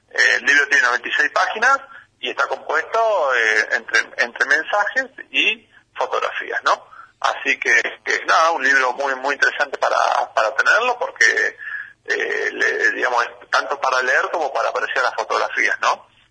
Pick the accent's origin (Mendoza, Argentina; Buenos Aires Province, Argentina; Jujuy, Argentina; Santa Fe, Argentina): Santa Fe, Argentina; now in Bariloche, Argentina; Bueno, yo vivo acá en Bariloche, vengo de Santa Fe, hace 16 años que vivo acá